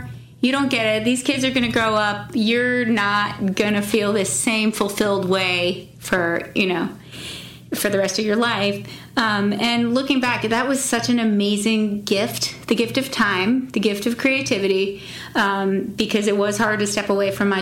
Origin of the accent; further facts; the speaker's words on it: Virginia, United States; meeting up with my parents on the Virginia state line because I'm from Virginia.